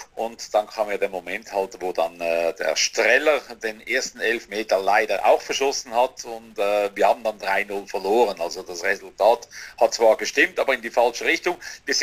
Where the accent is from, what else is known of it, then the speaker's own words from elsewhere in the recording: Switzerland; es tut ja wirklich weh, so als Schweizer, wenn man ja so gut drin ist in einer Weltmeisterschaft.